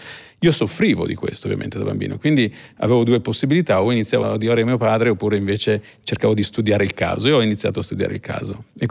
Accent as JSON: {"language": "Italian", "town": "Ravenna", "region": "Emilia-Romagna", "country": "Italy", "tie": "born there", "said": "da bambino sono nato a Ravenna io, quindi anarchico, anche c'è l'elemento del romagnolo anarchico."}